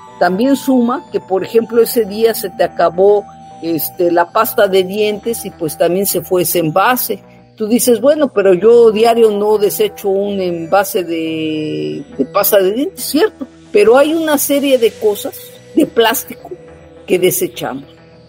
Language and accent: Spanish; Mexico; ¿por qué no cambiamos nuestro modelo de consumo y de desecho como población, como mexicanos?